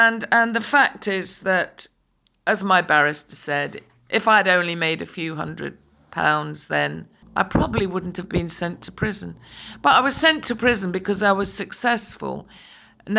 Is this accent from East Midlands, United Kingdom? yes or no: yes; Derby, East Midlands, United Kingdom; born there; I went to a grammar school. I was born in Derby. I come from a humble background, but a very solid background.